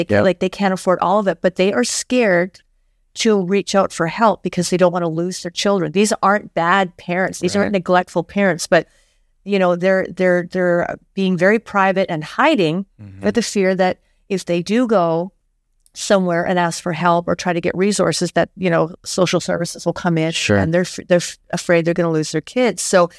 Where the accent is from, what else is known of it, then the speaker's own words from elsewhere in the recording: Canada; I'm from Canada.